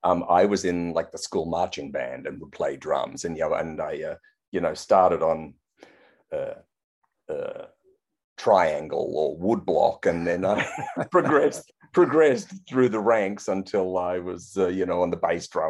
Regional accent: Brisbane, Queensland, Australia; now in Sydney, Australia; I was born in Sydney, but my parents relocated with us kids to Brisbane in the mid 60s. So I still think of Brisbane. It's about 700 miles north of where I am now in Sydney. I still think of that as my hometown

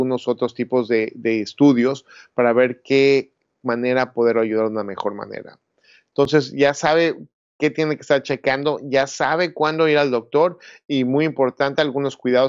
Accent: Mexico; como hispano y como mexicano

